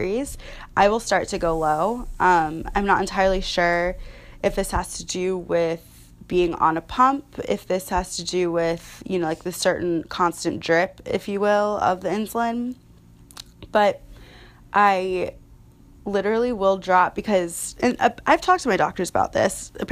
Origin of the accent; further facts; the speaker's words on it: Jacksonville, Florida, United States; I am from Jacksonville, Florida.